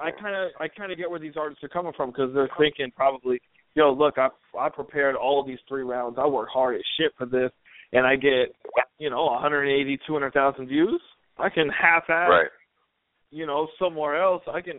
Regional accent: St. Louis, Missouri, United States; So I'm from the Lou.

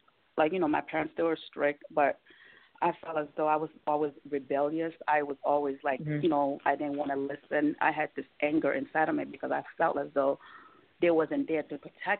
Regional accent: Boston, Massachusetts, United States; moved away as an adult; now in Atlanta, United States; And I left Boston, which is my hometown. I just left Boston, picked up my, you know, just me and my kids' clothes, and I remember getting a pickup truck. We just drove to Atlanta, and I never looked back.

